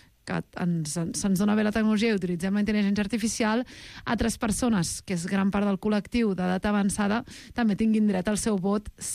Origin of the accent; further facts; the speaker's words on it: Vilassar de Mar, Catalonia, Spain; Aquest any em vaig enfadar molt amb les eleccions de, del meu poble, de Vilassar de Mar